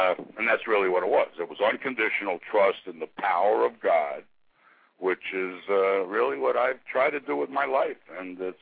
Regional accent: New York, United States; You know, I was from New York, obviously, and you know, from 65 to 69, I did a lot of damage

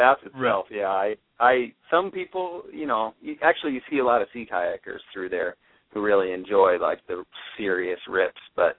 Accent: Midwest, United States; I've lived here for 6 years, but I came from the Midwest, so I've always been a freshwater fisherman.

